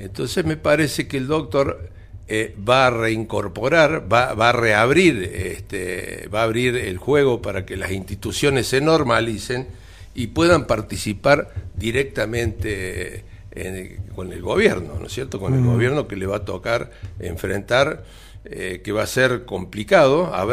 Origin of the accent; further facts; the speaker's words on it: Cosquín, Córdoba, Argentina; el retraso que ha tenido esta comunidad, mi pueblo, Cosquín, no tiene precedentes